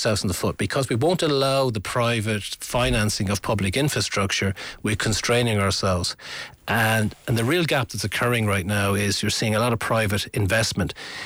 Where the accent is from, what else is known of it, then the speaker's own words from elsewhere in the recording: Ireland; as Irish people, we may be looking at the chaos that is their leadership there.